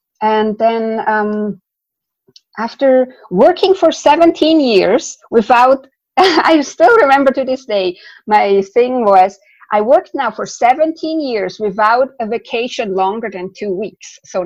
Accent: Switzerland; English is a second language; So I'm originally from Switzerland. You may hear that with a little bit of an accent.

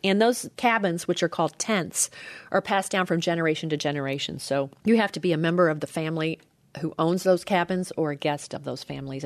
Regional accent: Kentucky, United States; I grew up in Kentucky. That's tobacco country.

